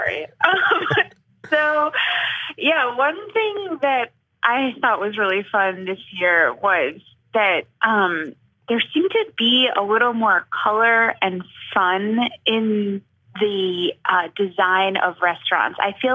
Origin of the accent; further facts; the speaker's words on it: Chicago, Illinois, United States; Okay, so I'll just say, you know, even though I am from Chicago, I really do not think I'm biased toward it.